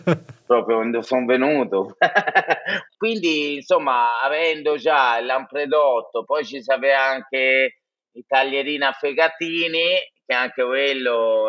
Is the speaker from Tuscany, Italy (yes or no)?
yes; Prato, Tuscany, Italy; Io sono di Prato, originario, quindi Firenze è molto vicino a me.